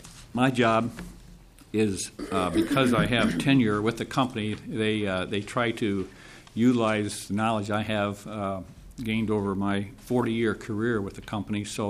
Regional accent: Iowa, United States; born there; now in Duluth, United States; I'm also from Duluth. However, I was born in Iowa. I've been resident of Duluth.

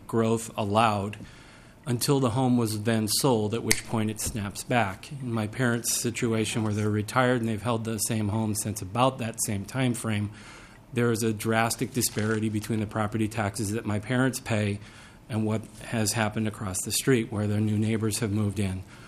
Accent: California, United States; I grew up in California, so I can speak a little bit about it.

